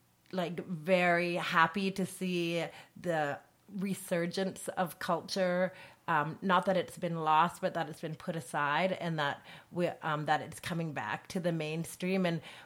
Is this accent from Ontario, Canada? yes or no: no; Revelstoke, British Columbia, Canada; I grew up in Revelstoke.